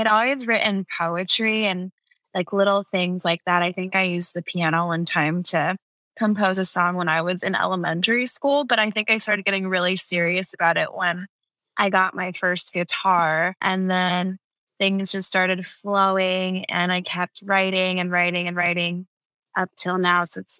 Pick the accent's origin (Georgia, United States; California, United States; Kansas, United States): California, United States; Los Angeles; also born or lived in Toronto / New York; based in Los Angeles, California. I spent time in Toronto, time in New York, and now I'm back in my hometown in LA.